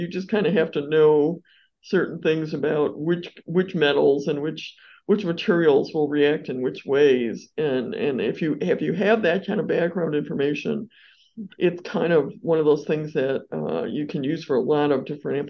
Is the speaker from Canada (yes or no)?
no; Palos Heights, Illinois, United States; also born or lived in Chicago; Well, I'm actually from Chicago. I was born in Chicago, and then we moved to Palos Heights when I was well, fairly young.